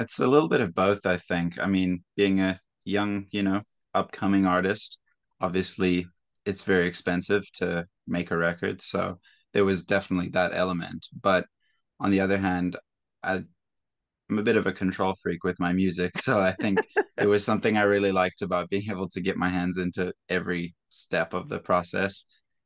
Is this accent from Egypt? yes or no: no; Zimbabwe; growing up in Zimbabwe, there's the music there that has, you know, I was hearing as a child and my whole upbringing.